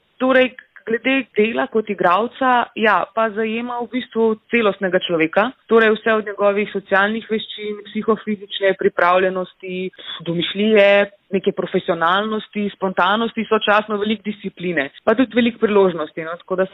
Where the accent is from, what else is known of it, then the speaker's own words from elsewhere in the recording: Ljubljana, Central Slovenia, Slovenia; now in Cerknica, Slovenia; V Cerknici živimo od 16. leta naprej, ko smo se preselili iz Šiške, pa vse do 19. Ko sem šla nazaj študirati v Ljubljano.